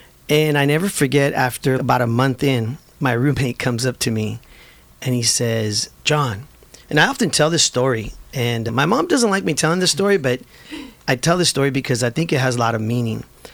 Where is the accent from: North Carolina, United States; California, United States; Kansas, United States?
California, United States; Santa Ana; I was one of those kids we were those kids growing up in Santa Ana. I grew up on Highland and Flower. I went to the Boys and Girls Club literally almost every day.